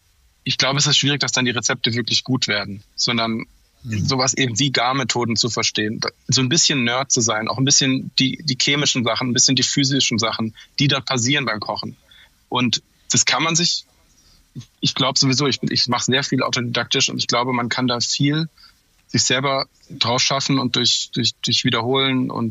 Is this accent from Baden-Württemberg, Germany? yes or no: yes; Baden-Württemberg, Germany; Ich bin im Schwarzwald aufgewachsen